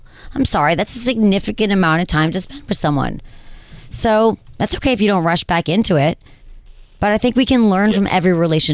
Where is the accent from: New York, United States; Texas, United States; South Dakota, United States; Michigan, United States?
Michigan, United States; accent: Michigan; That's when my Michigan accent comes out.